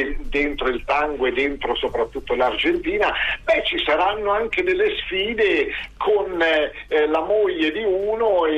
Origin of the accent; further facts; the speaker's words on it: Perugia, Umbria, Italy; sono perugino